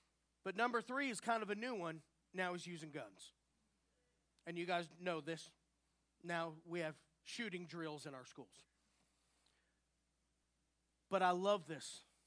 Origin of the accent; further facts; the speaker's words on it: Dallas, Texas, United States; I took a walk, and it was kind of weird because I'm from Dallas, Texas, and I took a walk this morning, and I saw an alligator.